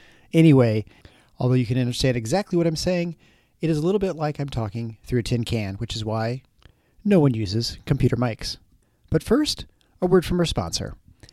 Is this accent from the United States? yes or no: yes; Midwest, United States; We're both kids from the Midwest, right? So it's culinary.